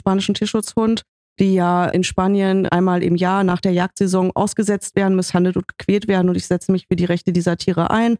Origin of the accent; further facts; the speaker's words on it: Herne, North Rhine-Westphalia, Germany; Ich bin in Herne aufgewachsen, mit meiner Schwester zusammen und meinen Eltern im kleinen Stadtteil von Herne, sehr behütet